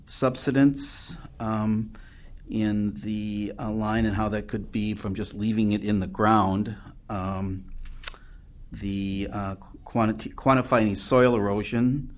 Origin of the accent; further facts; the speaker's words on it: Wisconsin, United States; I'm retired, but I come from Wisconsin, where I spent 30 years working for the Wisconsin DNR in environmental regulatory management.